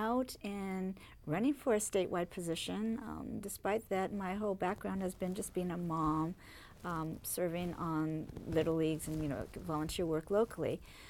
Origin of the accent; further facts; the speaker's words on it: Japan; Hence, I grew up in Japan under this umbrella where he was the liaison of the status of forces agreements and work between the two governments.